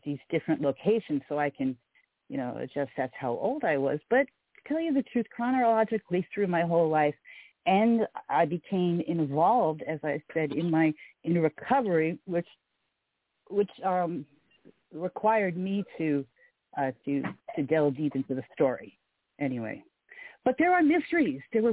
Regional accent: New York City, New York, United States; also born or lived in Leominster; So I was born into a Catholic family in New York City in 1955.

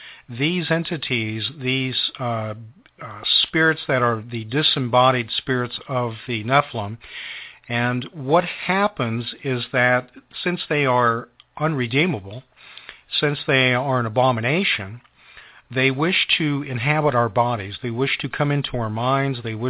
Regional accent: United States; to dumb us down as an American people

